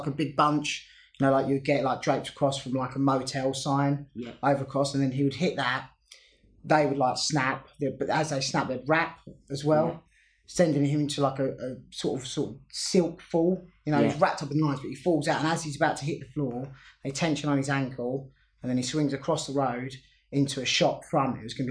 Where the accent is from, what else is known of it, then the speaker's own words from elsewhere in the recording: United Kingdom; I'm a British stunt performer and part of the Jigs Stunt Register.